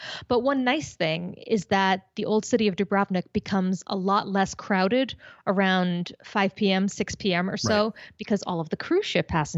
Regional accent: United States; Long story short, I'm American.

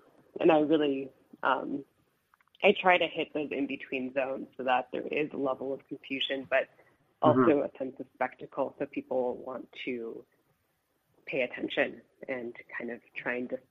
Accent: Los Angeles, California, United States; growing up in Los Angeles in a canyon, I would hear crickets every single night

